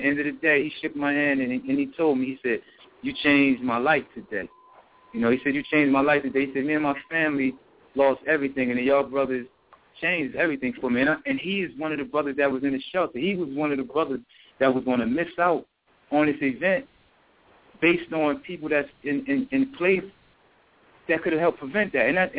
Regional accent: Chester, United States; And I'm from Chester, where we held the event at. I'm from that city

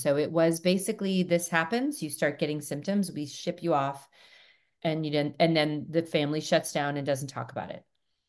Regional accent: Pleasant Hill, California, United States; now in Whitefish, United States; I come from Pleasant Hill, California, which was used to be a smaller farm town, and now I live in a smaller farm, kind of smaller town, Whitefish, Montana, which is growing.

